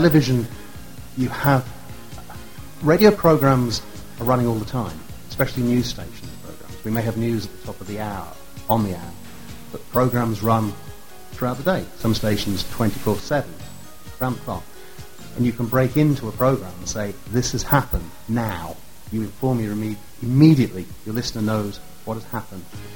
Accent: England, United Kingdom; I am an English journalist. I work for a radio station.

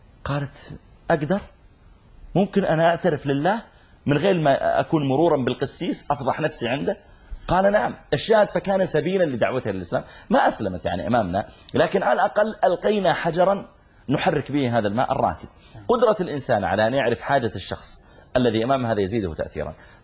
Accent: Saudi Arabia; قلت أنا من from Saudi Arabia.

